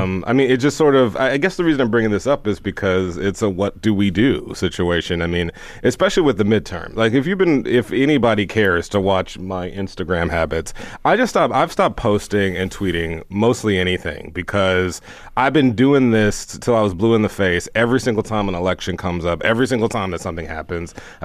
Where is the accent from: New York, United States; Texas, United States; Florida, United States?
Texas, United States; Houston; And I remember growing up never understanding, because I grew up in Houston.